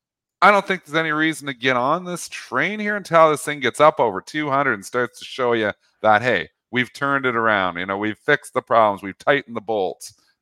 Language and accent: English; Canada; I have my long-term portfolio at BMO because I'm Canadian.